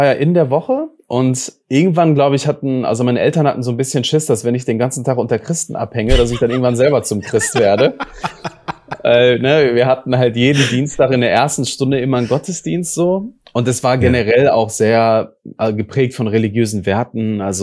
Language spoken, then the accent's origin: German; Duisburg, North Rhine-Westphalia, Germany; Also ich bin im Dichterviertel in Obermarxloh aufgewachsen und das ist so ein Stadtteil, also das ist die größte Arbeitersiedlung in Duisburg